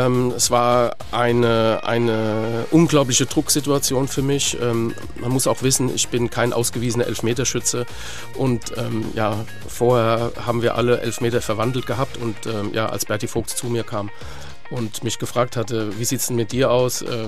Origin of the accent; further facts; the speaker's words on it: Frankfurt, Hesse, Germany; Das ist als Frankfurter, das gehört einfach dazu und das esse ich auch sehr gern.